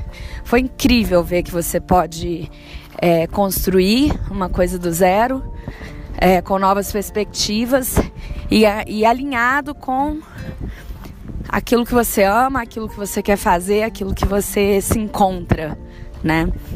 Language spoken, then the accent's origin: Portuguese; Belo Horizonte, Minas Gerais, Brazil; accent: pão de queijo; now in São Paulo, Brazil; Eu sou mineira, né, de BH. Facilmente vocês vão reconhecer o sotaque pão de queijo aí em alguns momentos. E eu sempre trabalhei ou Minas, ou São Paulo, ou Rio de Janeiro. Hoje eu moro em São Paulo, tem mais de 10 anos.